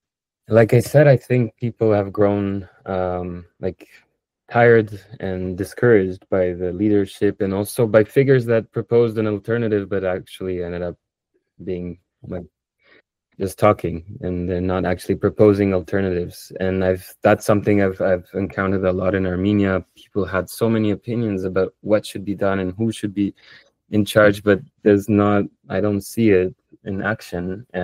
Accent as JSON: {"language": "English", "town": "Jerusalem", "region": "Jerusalem District", "country": "Israel", "tie": "born or raised there", "said": "I think growing up in Jerusalem equipped me with that sensitivity to see people beyond the way systems are trying to categorize them."}